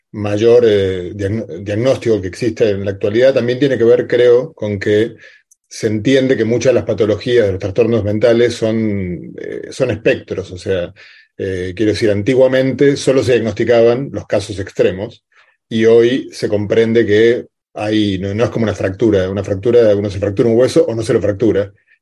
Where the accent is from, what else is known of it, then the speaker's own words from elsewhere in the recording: Argentina; yo como buen argentino tengo que hacer este comentario